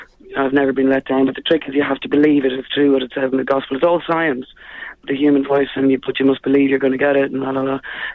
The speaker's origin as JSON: {"language": "English", "country": "Ireland", "tie": "born or raised there", "said": "Okay. All right, well, I grew up in Ireland."}